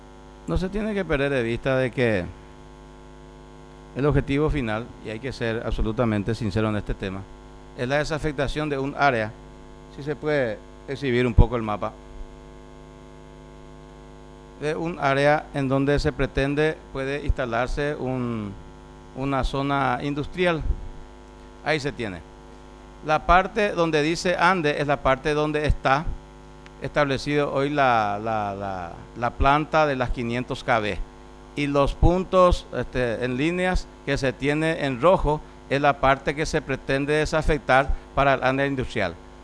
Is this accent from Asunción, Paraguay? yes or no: no; Concepción, Paraguay; Yo soy departamento de Concepción